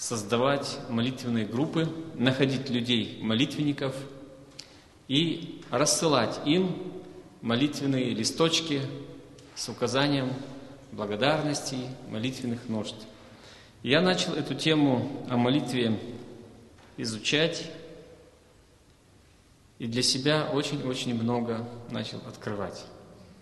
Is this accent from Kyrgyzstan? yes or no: yes; Bishkek, Kyrgyzstan; Я родом из Бишкека, с Кыргызстана.